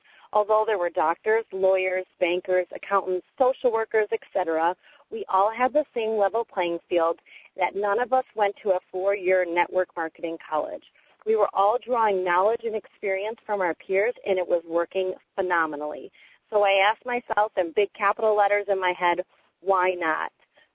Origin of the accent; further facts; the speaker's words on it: Middleton, Wisconsin, United States; I'm from Middleton, Wisconsin.